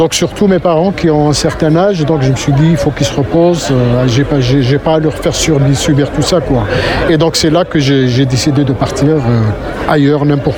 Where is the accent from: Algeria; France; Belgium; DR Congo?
Algeria; Kabylie; French is a second language; j'ai quitté la capitale Alger et je suis retourné chez moi en Kabylie.